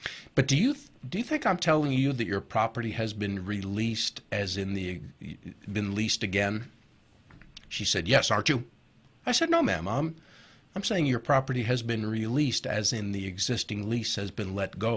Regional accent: Rhode Island, United States; I'm from Rhode Island. It's hard to say words that end with the letter A.

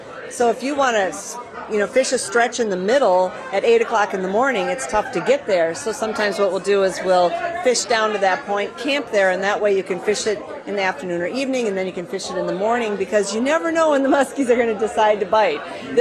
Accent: Wisconsin, United States; You know, it's funny, I grew up in Door County, the land of giant smallmouths.

